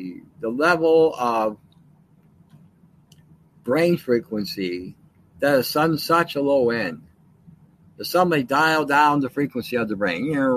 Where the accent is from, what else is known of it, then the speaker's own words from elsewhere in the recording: Canada; As a Canadian, I got royally jammed.